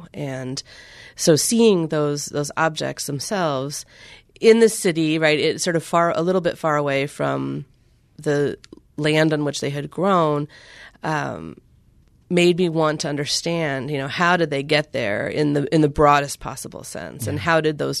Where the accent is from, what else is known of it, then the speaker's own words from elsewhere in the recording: California, United States; even though I grew up in California and in the middle of all kinds of agriculture.